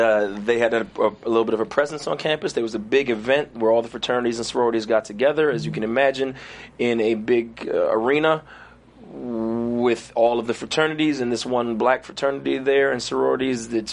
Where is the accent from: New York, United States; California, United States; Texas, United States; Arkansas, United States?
New York, United States; Brooklyn; Well, I grew up in Flatbush, Brooklyn, New York. So it's something I'm very accustomed to.